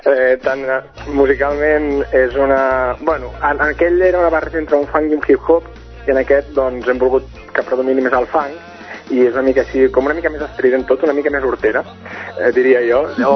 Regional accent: Cerdanyola del Vallès, Catalonia, Spain; Som una colla que ens coneixem des de fa molt temps, som de Cerdanyola

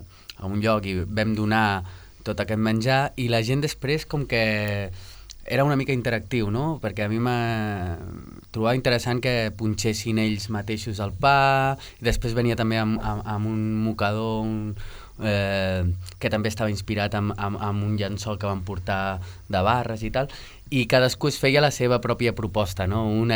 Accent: Sabadell, Catalonia, Spain; jo, que sóc aquí de Sabadell de tota la vida

